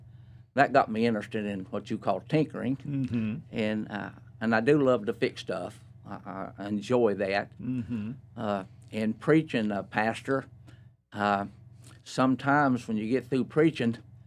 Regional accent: North Carolina, United States; Well, I was born here in Iredell County and lived here all my life.

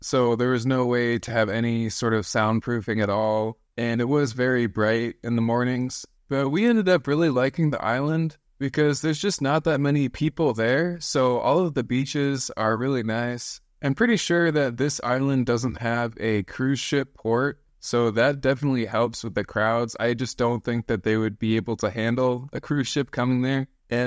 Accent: West Coast, United States; And like I said, I'm from the West Coast, so this is my first time to Miami.

